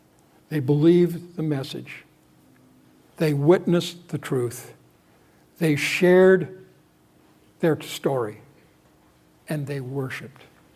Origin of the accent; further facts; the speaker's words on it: Canada; I'm a Canadian. I'm told it can be forgiven, but it is what I deal with. But we were brought up with this monarchy thing.